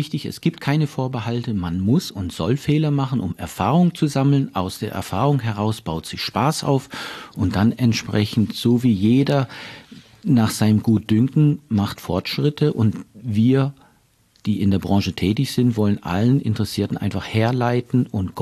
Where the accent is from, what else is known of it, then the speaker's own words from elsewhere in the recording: Northern Germany, Germany; also born or lived in Canada; now in Freiburg, Germany; Ursächlich in Kanada geboren, Norddeutschland aufgewachsen, Freiburger Bobbele, der jetzt mit 35 Jahren in Freiburg lebend